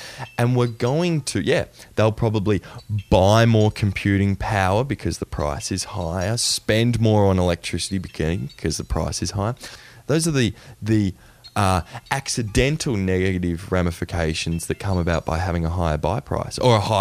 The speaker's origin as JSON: {"language": "English", "country": "Australia", "said": "I'm Australian. Me sending money back to Australia is just a nightmare."}